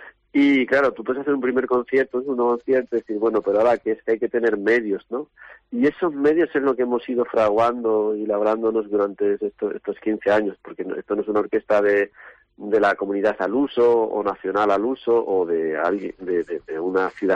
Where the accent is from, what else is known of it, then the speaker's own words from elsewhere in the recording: Villahermosa, Spain; hasta el mío, que soy de Villahermosa, es pequeñito, tiene una banda centenaria